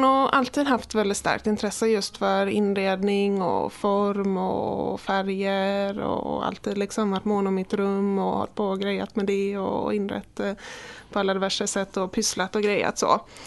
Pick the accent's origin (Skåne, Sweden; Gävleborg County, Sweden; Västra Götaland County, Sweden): Västra Götaland County, Sweden; Sävedalen; Jag är 32 år. Jag är uppvuxen i Sävedalen och bor här just nu också. Fortsatt.